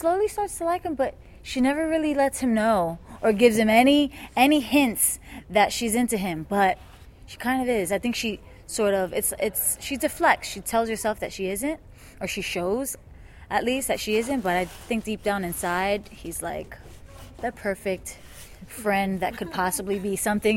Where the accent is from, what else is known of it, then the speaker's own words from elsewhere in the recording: New York, United States; Yeah, I'm just from New York.